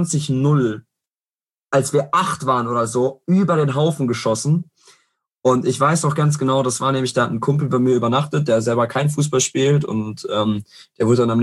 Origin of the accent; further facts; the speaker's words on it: Herne, North Rhine-Westphalia, Germany; ich komme aus Herne